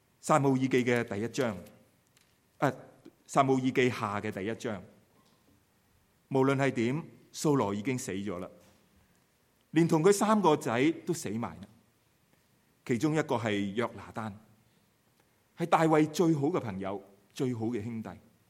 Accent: China; 刚才我们讲到我们中国人很多的习俗

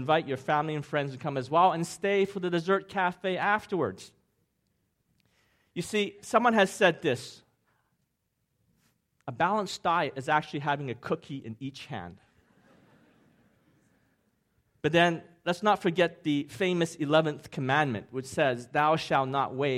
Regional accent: Hong Kong; I'm from Hong Kong, and I was born in Hong Kong.

